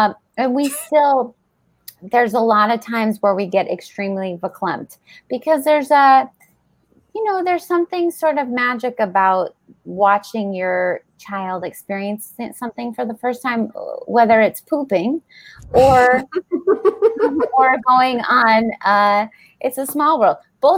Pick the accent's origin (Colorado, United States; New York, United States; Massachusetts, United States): Colorado, United States; Denver; I grew up in Denver, Colorado, so we were very, very far away from either park.